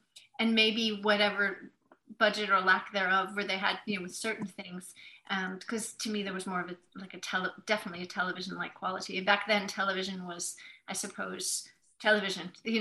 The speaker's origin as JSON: {"language": "English", "country": "United States", "said": "being American as well"}